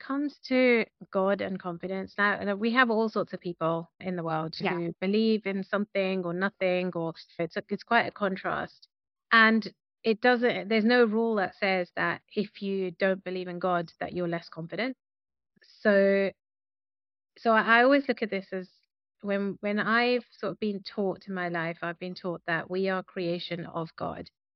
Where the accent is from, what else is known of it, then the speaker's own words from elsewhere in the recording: India; I do know that obviously, being Indian and coming from an Indian family, there are pressures around, you know, getting married by certain ages.